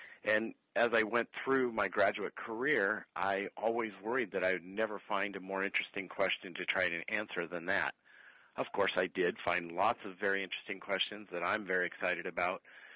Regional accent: Colorado, United States; I grew up in rural Colorado. A town in the northeastern corner of Colorado has about 1,200 people. There were 33 people in my high school class. My dad was a farmer.

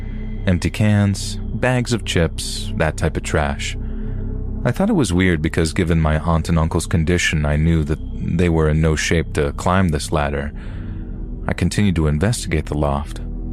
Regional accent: East Coast, United States; I'm from the East Coast, but I went to college at Washington State.

